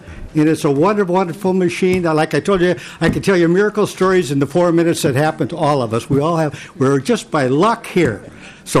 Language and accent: English; New Brighton, Minnesota, United States; from New Brighton, Minnesota.